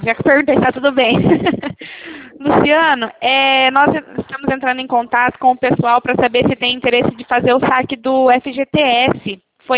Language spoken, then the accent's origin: Portuguese; Cornélio Procópio, Paraná, Brazil; Eu sou de Cornélio Procópio, do Paraná.